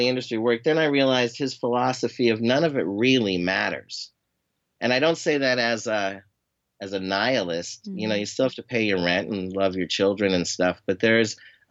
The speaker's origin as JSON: {"language": "English", "town": "Cave Creek", "region": "Arizona", "country": "United States", "tie": "born or raised there", "said": "that desert is where I grew up in Cave Creek, Arizona."}